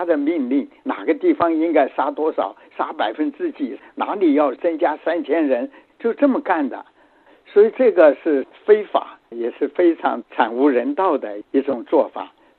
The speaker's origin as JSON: {"language": "Chinese", "country": "China"}